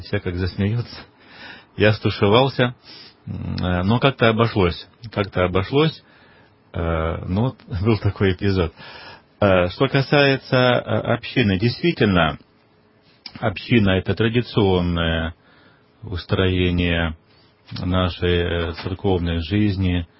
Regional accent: Luhansk Oblast, Ukraine; Это было в 10 классе средней школы в Донбассе, откуда я родом. Это был 1974 год.

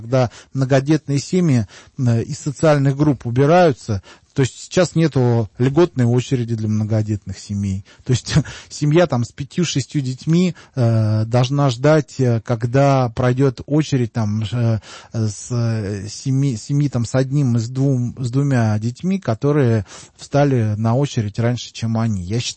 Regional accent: Russia; я еще и россиянин, я гражданин своего отечества

